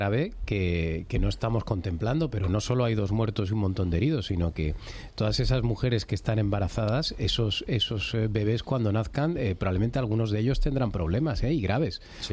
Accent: Jaén, Andalusia, Spain; Yo soy de Jaén y esto no lo he visto en mi vida.

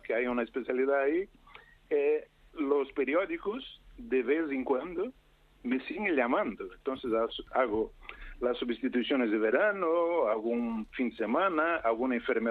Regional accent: Brazil; now in Spain; Se llevo exactamente 20 años cotizados en España, ¿no? Que yo soy de Brasil.

